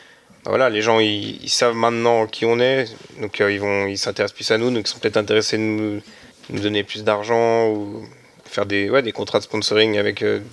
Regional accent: Geneva, Switzerland; Et là on est trois romands dans l'équipe. Et on est trois de Genève.

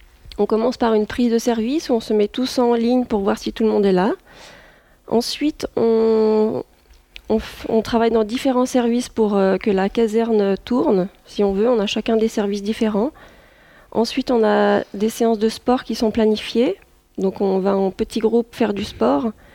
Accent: France; now in Geneva, Switzerland; j'ai fait mes études en France. Voilà, je suis française.

